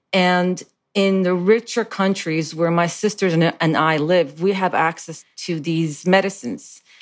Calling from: Austin, Texas, United States; I am calling from Texas, Austin, Texas. My parents are retired in Lebanon, Beirut.

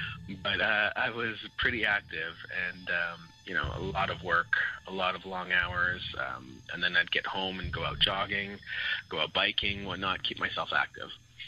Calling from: Montreal, Quebec, Canada; I'm calling from Montreal, Quebec.

